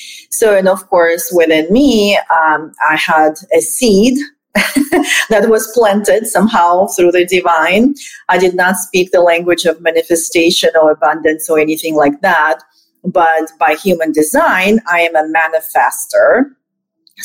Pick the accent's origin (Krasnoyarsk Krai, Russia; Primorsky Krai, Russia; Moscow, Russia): Moscow, Russia; English is a second language; So I lived in Moscow and I was born in the Soviet Union, but I was living there when Soviet Union became Russian Federation and the doors opened